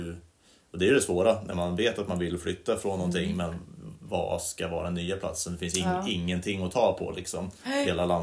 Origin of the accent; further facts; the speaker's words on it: Hagfors, Värmland, Sweden; also born or lived in Karlstad / Dalarna; Jag är född i Hagfors. Eller ja, Karlstad, men vi bodde i Hagfors.